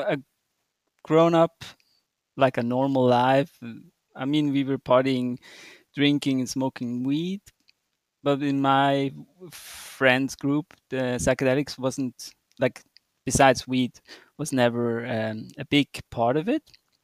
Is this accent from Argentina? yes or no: no; Switzerland; I'm from Switzerland. I'm 35 and I live a very easy life in Switzerland.